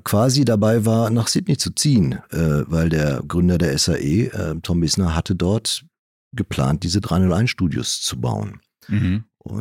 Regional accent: Hagen, North Rhine-Westphalia, Germany; also born or lived in Hamburg; ich bin kein Hamburger, ich komme gebürtig eigentlich, also ich bin ursprünglich aus Hagen, aus Westfalen. Bin dann über Umwege dann in Hamburg gelandet

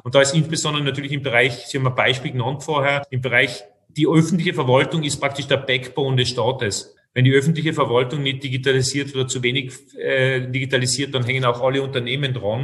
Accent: Austria; ich spreche sozusagen als Österreicher und als Kenner der Branche.

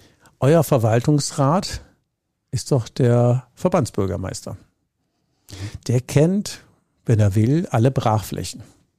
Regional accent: Rhineland-Palatinate, Germany; Ich komme ja aus der Südpfalz

